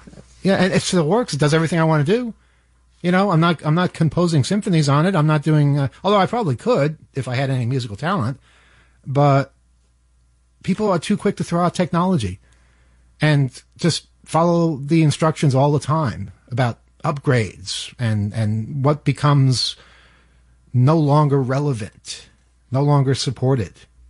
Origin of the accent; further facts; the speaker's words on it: Queens, New York, United States; I grew up in Queens. And in my entire life in Queens, we had the same TV set.